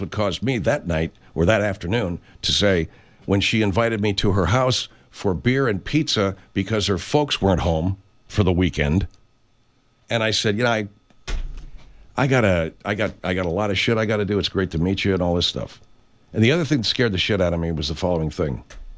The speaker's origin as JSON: {"language": "English", "town": "Arcadia", "region": "California", "country": "United States", "tie": "born or raised there", "said": "here in California, where I grew up in Arcadia, which is near the San Gabriel Mountains, the foothills"}